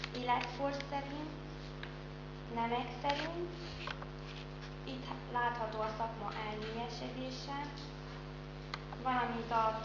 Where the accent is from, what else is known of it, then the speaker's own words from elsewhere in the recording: Miercurea Ciuc, Harghita, Romania; Csíkszeredából jöttünk